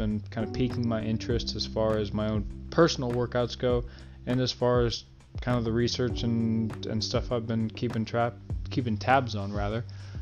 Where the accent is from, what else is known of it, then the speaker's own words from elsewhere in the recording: West Coast, United States; I'm again from the West Coast, so I'm a big San Francisco 49er fan.